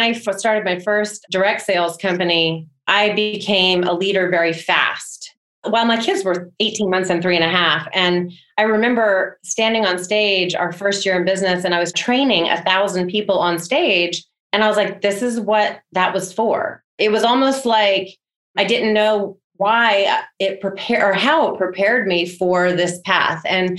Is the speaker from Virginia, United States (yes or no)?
yes; Virginia, United States; Now, I grew up in Virginia. I had grown up with Southern Living Magazine on my grandmother's coffee table.